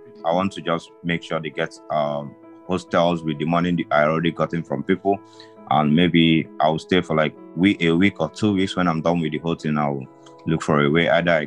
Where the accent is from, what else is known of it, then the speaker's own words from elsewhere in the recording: Nigeria; I am not a Ukrainian. I am an African and I'm a Nigerian.